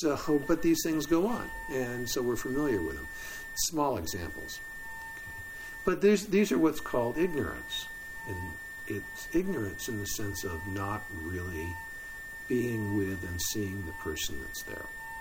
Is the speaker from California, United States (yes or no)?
yes; Los Angeles, California, United States; I grew up in Los Angeles surfing.